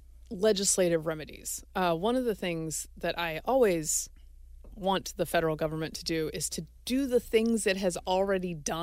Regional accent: North Carolina, United States; I grew up on Tobacco Road. I got the best of ACC basketball.

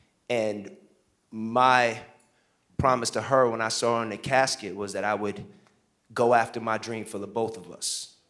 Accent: Brooklyn, New York, United States; so I'm from Flatbush, Brooklyn.

